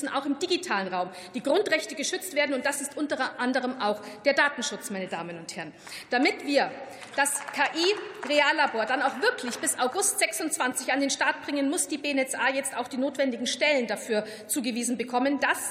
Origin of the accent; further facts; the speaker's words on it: Regensburg, Bavaria, Germany; in meiner Heimatstadt Regensburg